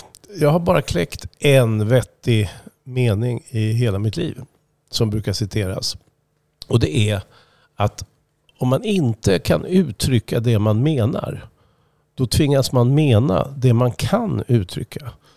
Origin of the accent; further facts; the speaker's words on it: Linköping, Östergötland, Sweden; vi växte upp ihop i Linköping